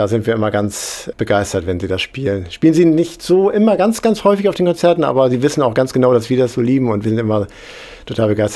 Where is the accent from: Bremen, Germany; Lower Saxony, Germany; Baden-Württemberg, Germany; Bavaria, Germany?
Bremen, Germany; Bremerhaven; ich komme oben aus dem Cuxland, aus Bremerhaven